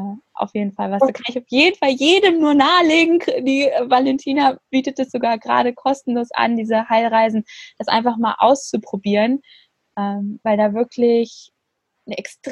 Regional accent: Frankfurt, Hesse, Germany; born there; wohnt sie in meiner Geburtsstadt Frankfurt

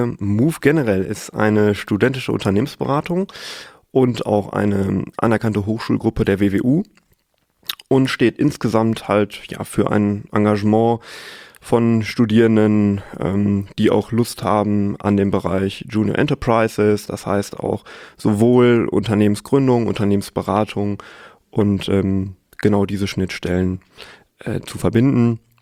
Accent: North Rhine-Westphalia, Germany; born there; now in Münster, Germany; Ich bin 24 Jahre, gebürtiger Sauerländer, habe dort auch meinen Bachelor gemacht

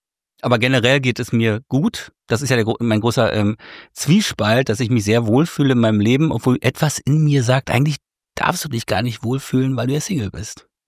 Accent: Berlin, Germany; Ich bin in Ost-Berlin aufgewachsen. In Berlin-Köpenick war das. Und hab sozusagen die ersten 14 Jahre meines Lebens im Osten gelebt.

